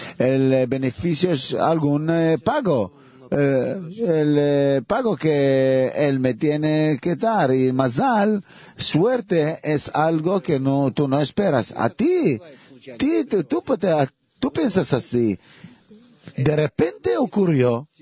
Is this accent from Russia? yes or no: yes; Moscow, Russia; Spanish is a second language; Soy de Moscú.